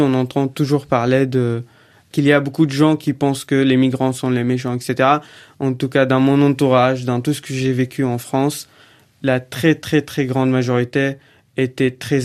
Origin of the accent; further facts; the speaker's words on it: Daraa, Daraa Governorate, Syria; born there; la première manifestation a lieu le 18 mars dans ma ville natale, à Dera.